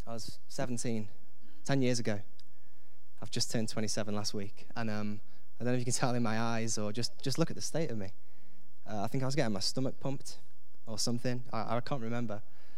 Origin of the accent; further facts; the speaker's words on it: Stafford, West Midlands, United Kingdom; because I'm from Stafford, by the way, I should have probably mentioned that. It's a small town in north of here, about an hour north, underneath Stoke.